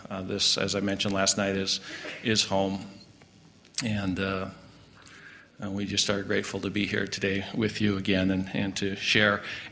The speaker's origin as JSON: {"language": "English", "region": "North Dakota", "country": "United States", "said": "I came from North Dakota. Eastern North Dakota was flat as a pancake."}